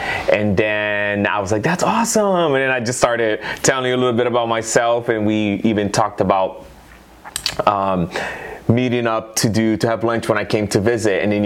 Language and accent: English; Brazil; English is a second language; I'm originally from Brazil. Getting a little older now. I'm 36, about to be 37.